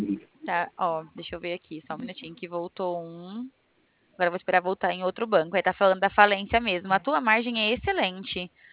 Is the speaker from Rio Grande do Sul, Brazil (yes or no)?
no; Bebedouro, São Paulo, Brazil; De São Paulo, né? Na verdade, sou de Bebedouro.